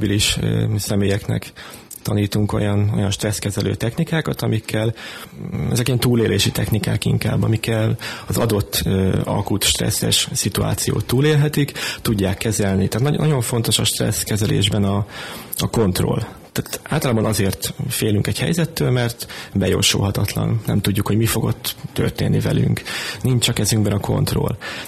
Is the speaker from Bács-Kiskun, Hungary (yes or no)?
yes; Kiskunhalas, Bács-Kiskun, Hungary; Tehát akkor a kezdetektől Kiskunhalason születtem, és jártam általános és középiskolába.